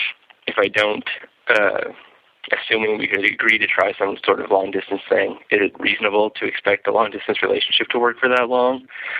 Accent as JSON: {"language": "English", "country": "Canada", "said": "Plus, it's like really fucking cold there in the winter, which is not my thing, despite being Canadian."}